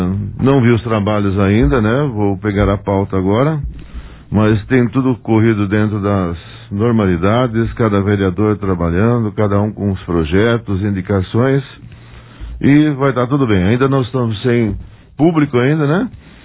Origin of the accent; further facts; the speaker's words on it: Fernando Prestes, São Paulo, Brazil; now in Monte Alto, Brazil; 36 anos que eu moro no bairro lá. Desde quando eu vim aqui de Fernando Prestes, eu vim para Monte Alto. Lá é meu lugar. Lá é onde eu resido